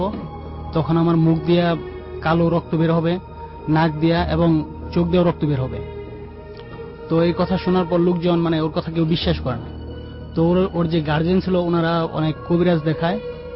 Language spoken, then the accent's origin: Bangla; Gazipur, Dhaka Division, Bangladesh; আমি এসেছি গাজীপুর থেকে।